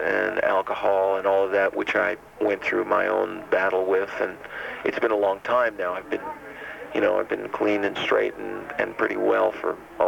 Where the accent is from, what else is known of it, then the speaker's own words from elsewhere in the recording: New York, United States; also born or lived in New Jersey; So, yeah, I'm from Jersey. And I was brought up in New York, very middle class.